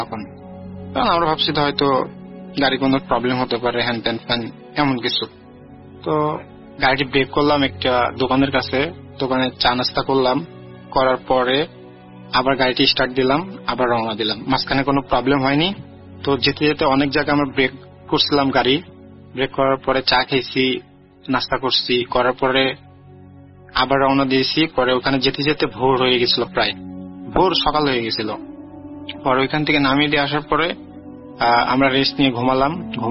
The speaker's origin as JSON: {"language": "Bangla", "town": "Faridpur", "region": "Rajshahi Division", "country": "Bangladesh", "tie": "born or raised there", "moved": "yes", "lives_now": "Kuala Lumpur, Malaysia", "said": "আমার home town হচ্ছে পাবনা জেলা ফরিদপুর থানা। অ্যান্ড আমি বর্তমানে মালয়েশিয়া কুয়ালালামপুরে একটি কোম্পানিতে কর্মরত অবস্থায় আছি।"}